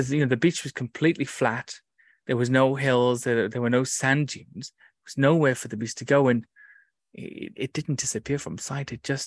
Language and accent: English; England, United Kingdom; We're still English. We're still civilized, you know, and it's right.